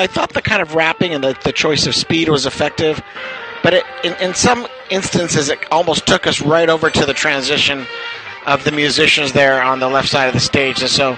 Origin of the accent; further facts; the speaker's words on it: Los Angeles, California, United States; I'm from Los Angeles, California.